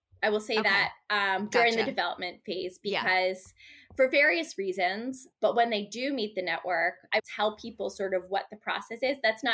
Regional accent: East Coast, United States; now in New York, United States; Because I'm from the East Coast, I opted to go to New York. So I come to New York.

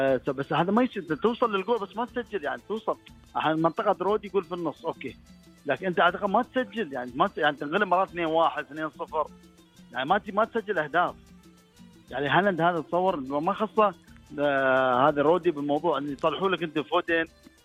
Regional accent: Syria

